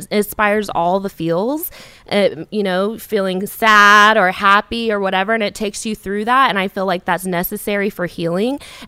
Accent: Las Vegas, Nevada, United States; also born or lived in California; Well, I was raised in Vegas. I was born in California.

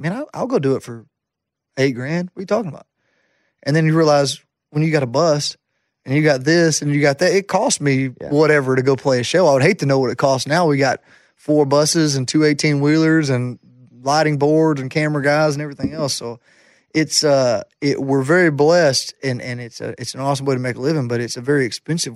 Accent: Jacksonville, Alabama, United States; that was Jacksonville State University was my hometown college.

